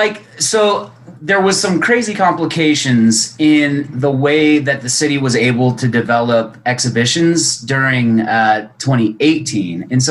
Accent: Reno, Nevada, United States; Okay. Well, I've been other places, but I've only lived here.

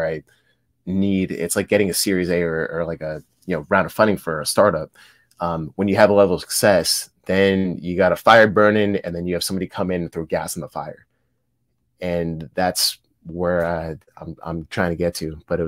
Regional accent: Pittsburgh, Pennsylvania, United States; I was like, "Hey, like, I'm from Pittsburgh too,"

